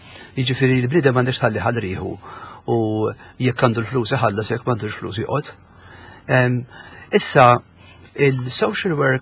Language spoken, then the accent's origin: Maltese; Nadur, Gozo, Malta; Minn Nadur jien.